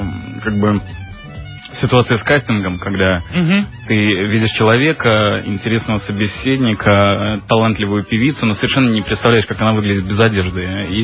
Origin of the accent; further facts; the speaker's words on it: Angola; born or raised there